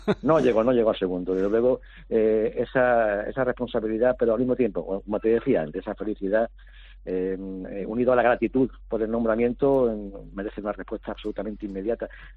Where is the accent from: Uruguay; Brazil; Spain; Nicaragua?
Spain; Málaga, Andalusia; also born or lived in Seville; Yo soy muy orgulloso, estoy muy orgulloso de nacer donde nací, pero yo me siento malagueño, uno es de donde vive.